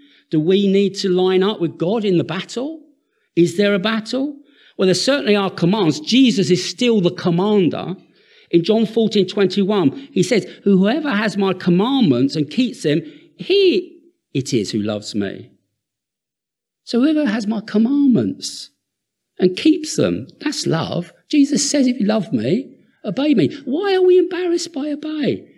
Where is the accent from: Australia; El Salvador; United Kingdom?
United Kingdom; Isle of Sheppey, South East England; I come from the Isle of Sheppey. We haven't got very many big words on the Isle of Sheppey.